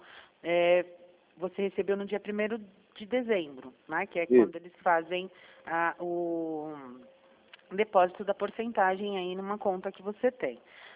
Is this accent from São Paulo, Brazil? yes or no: yes; São Paulo, Brazil; Mas eu sou de São Paulo, senhor.